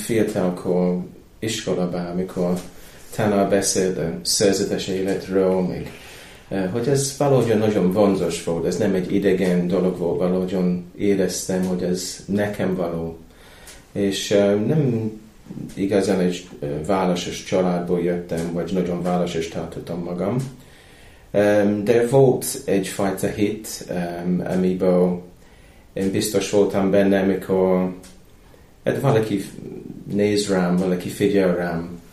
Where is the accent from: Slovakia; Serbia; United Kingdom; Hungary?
United Kingdom; Romford, London; Hungarian is a second language; Londonba születtem, a családom, az anyám része az Walesből jött, és akkor az apám része az Londonból, és laktam Londonba. És olyan 15 km a várostól, de Greenbelt, ez a zöld őrf, ilyen London körül, nagyon szép vidék.